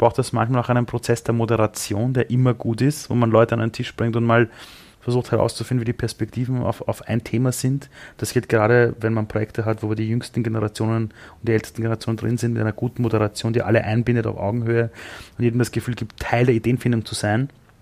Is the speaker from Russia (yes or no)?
no; Austria; wäre ich nicht in Österreich auf die Welt gekommen als Österreicher